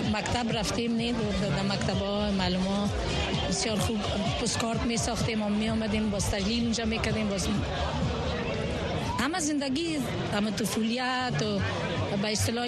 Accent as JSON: {"language": "Persian", "region": "Kabul", "country": "Afghanistan", "tie": "born or raised there", "moved": "as an adult", "lives_now": "United States", "said": "ما از کابل برآمدیم در اینجا آمدیم."}